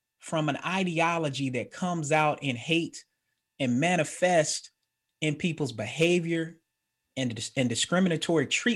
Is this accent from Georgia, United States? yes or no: yes; Atlanta, Georgia, United States; I have a similar story growing up in Atlanta.